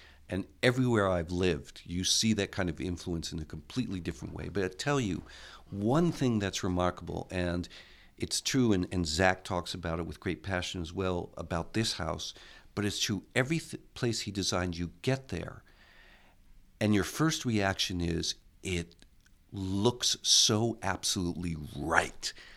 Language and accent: English; Netherlands; also born or lived in United States; You know, I'm an American, but I grew up in the Netherlands. And I grew up in a sort of standard suburban home. Went off to college in America.